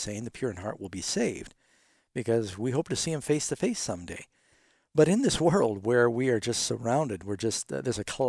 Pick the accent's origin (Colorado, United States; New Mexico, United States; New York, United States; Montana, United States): New York, United States; New York City; I grew up in New York City, and we had a very strong ultra-Orthodox Jewish community there in Brooklyn